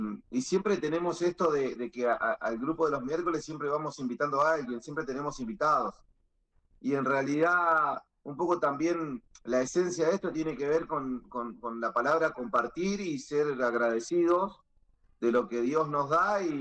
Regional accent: Río Negro, Argentina; si somos rionegrinos, somos de la Patagonia y bien argentinos

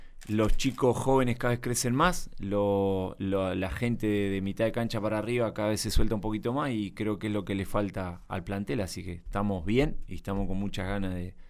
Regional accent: Neuquén, Argentina; soy muy neuquino

